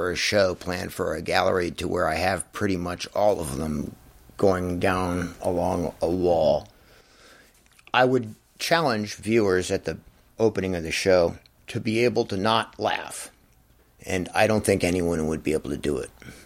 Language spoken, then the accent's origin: English; United States; I'm an American artist that has become slightly disillusioned with my country.